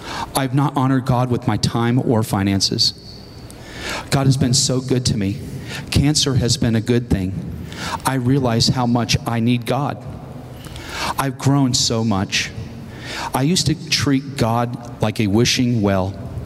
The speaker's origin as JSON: {"language": "English", "region": "Texas", "country": "United States", "said": "we've been going to church for about 3 years in Georgia because my job took me to Georgia. We're from Texas."}